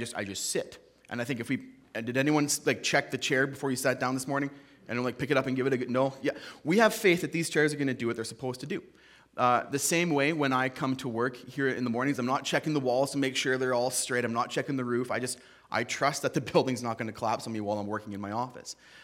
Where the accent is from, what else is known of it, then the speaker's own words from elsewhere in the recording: Canada; I'm from Canada.